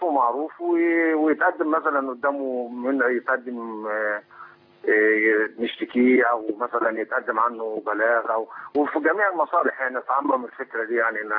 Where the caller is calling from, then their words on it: Italy; أنا بكلم حضرتك من إيطاليا.